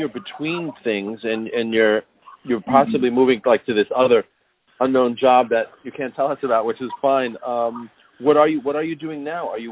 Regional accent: United States; But that's certainly not what I was taught in schools as an American

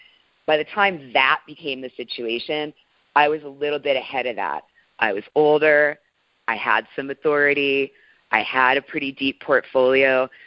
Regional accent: New York, United States; moved away as an adult; now in Los Angeles, United States; I'm 45 years old, and I moved to Los Angeles from New York, where I was born and raised

